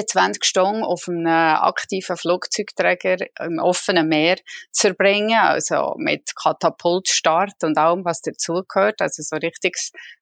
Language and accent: German; Givisier, Fribourg, Switzerland; also born or lived in Murten; Ich bin in Fribourg, also respektive in Givisier, ganz ein kleiner Vorort von Fribourg, aufgewachsen. Als ganz kleine habe ich sogar noch zu Murten gewohnt, was vielleicht mehr ein Begriff ist als Givisier, aber alles im Kanton Fribourg.